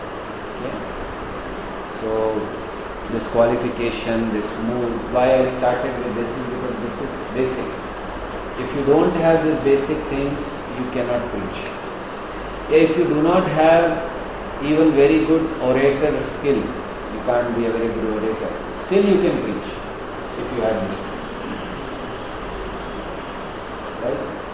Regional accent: India; because we being Indian, we could easily understand what Prabhupada is saying

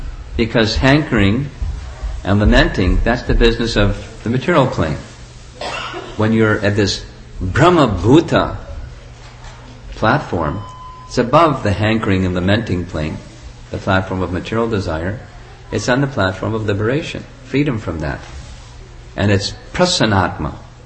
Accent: United States; Groupism, you know, you're Chinese, I'm American, and the person who was hosting us was from India.

